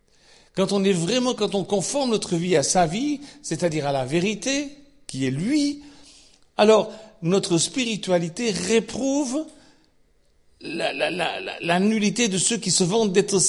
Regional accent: Switzerland; now in France; parce que je viens de Suisse, c'est 70 ans, maintenant ici en France, c'est 70 ans

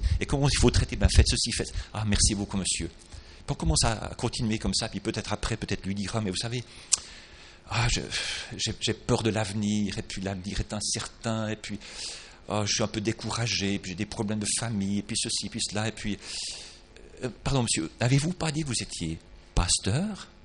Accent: Switzerland; moi je suis prédicateur, je viens de Suisse

